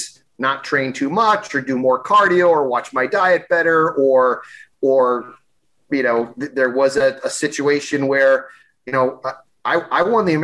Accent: Springfield, Massachusetts, United States; My whole family, because we're from Springfield, Mass.

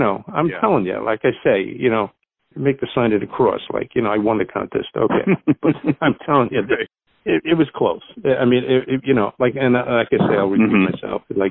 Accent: Queens, New York, United States; Tom Sansone was practically from my neighborhood when we grew up in Queens.

